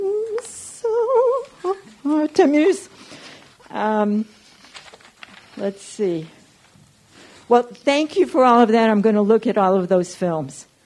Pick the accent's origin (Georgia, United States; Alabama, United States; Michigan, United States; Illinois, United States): Michigan, United States; Detroit; because I come from Detroit, and that became like that, but not with so much creativity as the freedom they had in New York.